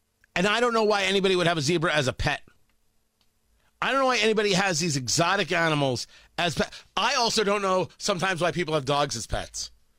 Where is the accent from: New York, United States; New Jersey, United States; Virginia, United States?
New Jersey, United States; Middletown; I grew up in Middletown, New Jersey. And I grew up behind a horse farm.